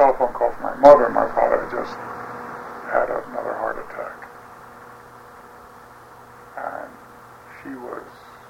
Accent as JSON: {"language": "English", "town": "Baltimore", "region": "Maryland", "country": "United States", "tie": "born or raised there", "first_language": "Yiddish", "second_language": "English", "said": "a child in Baltimore. We spoke it at home often. I mean, I read Yiddish newspapers to this day."}